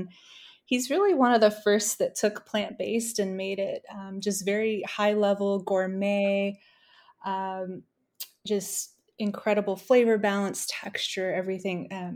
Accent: Virginia, United States; I grew up in Northern Virginia, so just outside of Washington, D.C., very diverse area.

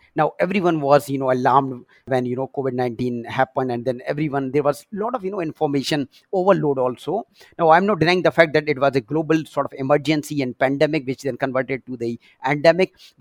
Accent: India; English is a second language; because I've been sort of born and raised in India.

